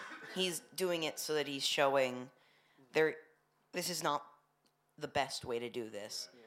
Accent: Seattle, Washington, United States

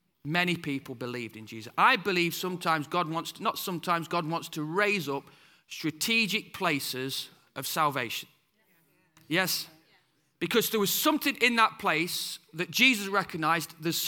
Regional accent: United Kingdom; Sorry, I know we're British, but hey, I'm preaching Bible tonight.

